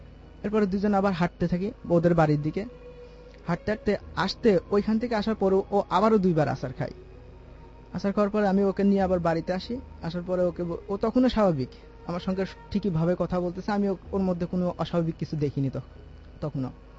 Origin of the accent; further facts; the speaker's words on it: Kushtia, Khulna Division, Bangladesh; now in Dhaka, Bangladesh; আমি খিলখাত থেকে আসছি, আমার গ্রামের বাড়ি কুষ্টিয়া।